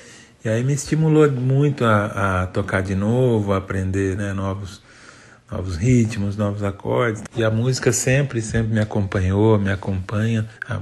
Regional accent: São José do Rio Preto, São Paulo, Brazil; Sou de São José do Rio Preto, São Paulo

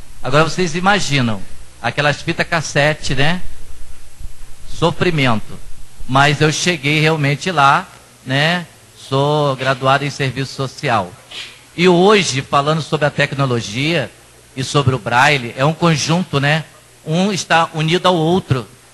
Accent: Rio de Janeiro, Brazil; sou do Rio de Janeiro.

